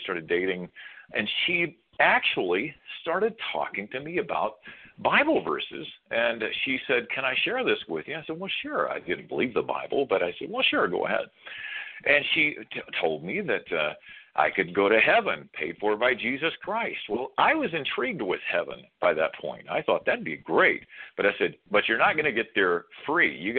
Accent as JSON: {"language": "English", "region": "Texas", "country": "United States", "tie": "born or raised there", "said": "how did I, born and raised in Texas, churches on every corner there, and me going to church, how did I miss out on knowing the gospel?"}